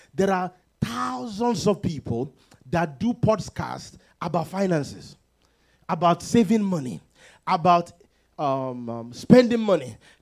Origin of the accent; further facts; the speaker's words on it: Nigeria; now in United States; When I first came to the United States and I entered the library, you know, based on, because I grew up in Nigeria